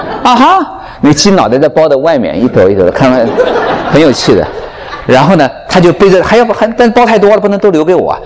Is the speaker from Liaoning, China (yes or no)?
no; Xinghua, Jiangsu, China; born there; also born or lived in Rugao / Shanghai; 先调到江苏的北部一个地方叫兴化。在那里工作一段时间，我是生在兴化的。